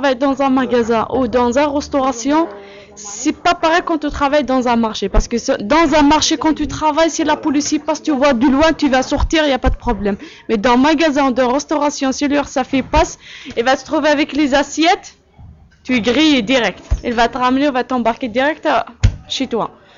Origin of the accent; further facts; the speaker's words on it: Tizi Ouzou, Tizi Ouzou Province, Algeria; now in France; Non, je ne suis pas arabe. Je suis algérienne, mais Kabyle.